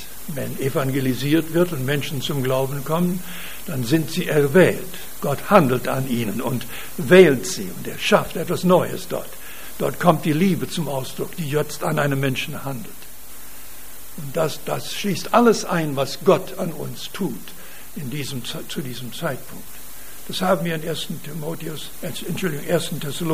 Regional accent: Western Canada, Canada; Ich komme aus dem Westen Kanadas, vielleicht habe ich das Beispiel hier schon einmal gebraucht, ich weiß nicht. Und als Junge habe ich die Kühe geholt, manchmal zu Fuß, manchmal zu Pferd.

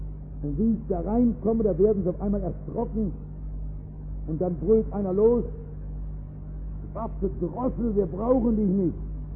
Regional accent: North Rhine-Westphalia, Germany; verzeihen Sie, ich bin aus dem Ruhrgebiet

